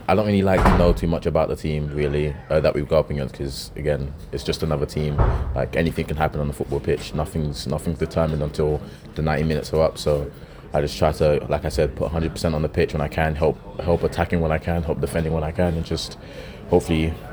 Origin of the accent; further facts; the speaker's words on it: East of England, United Kingdom; I'm from Essex. Just an Essex boy, really.